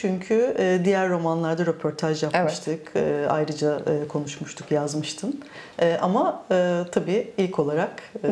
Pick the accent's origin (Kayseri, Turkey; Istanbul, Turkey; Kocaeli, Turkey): Istanbul, Turkey; Büyükada; Doğup büyüdüğüm yer olduğu için de büyük ada oluyor.